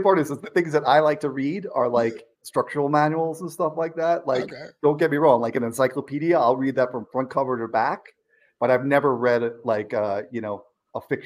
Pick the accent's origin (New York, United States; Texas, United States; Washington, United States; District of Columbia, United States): New York, United States; I mean, I grew up in New York, so is pizza junk food?